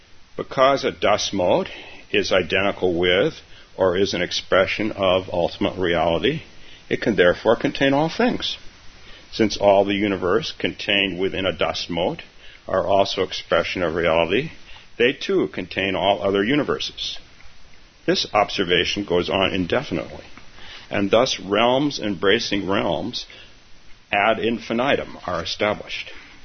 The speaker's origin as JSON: {"language": "English", "town": "San Francisco", "region": "California", "country": "United States", "said": "So, in San Francisco, where I'm from, I'm kind of from San Francisco, not exactly, but kind of."}